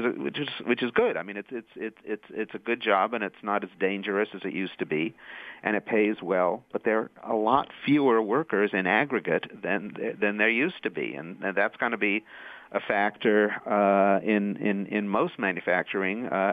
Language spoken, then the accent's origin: English; California, United States; they're all small states except for, of course, California, my home state.